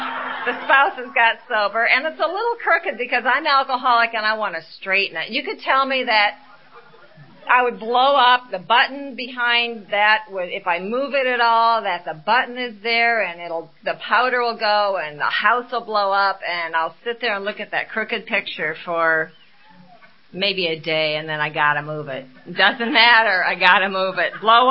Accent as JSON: {"language": "English", "region": "Iowa", "country": "United States", "tie": "born or raised there", "said": "growing up in Iowa, which was my first resentment, I knew that they had left me here by mistake. And I would sit in those soybean fields in the middle of the summer as a little girl looking for the mothership."}